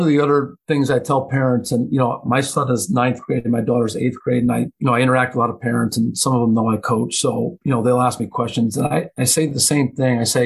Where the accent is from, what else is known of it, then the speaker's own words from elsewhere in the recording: Niverville, New York, United States; I'm from Niverville, New York.